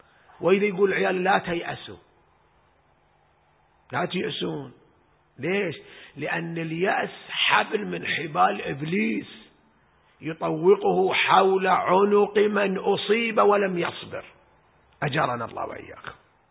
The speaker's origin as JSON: {"language": "Arabic", "town": "Al-Ahsa", "region": "Eastern Province", "country": "Saudi Arabia", "said": "حتى عندنا مثل الشيبة يقولها عندنا في الأحساء"}